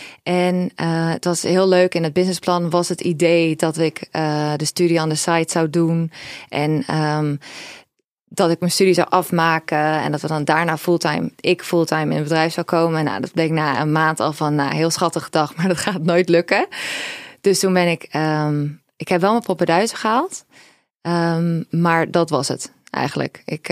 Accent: Nieuw-Vennep, North Holland, Netherlands; Ik ben opgegroeid in Nieuw-Vennep.

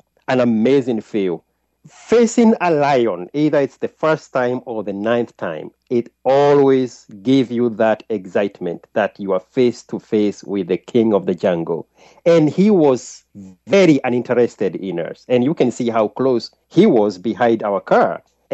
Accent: Kenya; now in Kyle, United States; I live in Cayo, Texas. I am originally from Kenya. I was born there.

